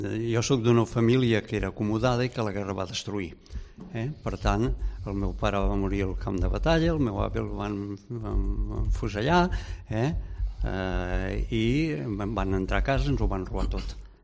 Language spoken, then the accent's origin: Catalan; Reus, Catalonia, Spain; moved away as an adult; jo sóc fill de Reus